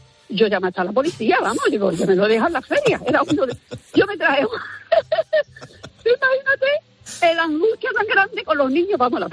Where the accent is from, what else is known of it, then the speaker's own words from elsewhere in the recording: Seville, Andalusia, Spain; Nosotros somos de Sevilla.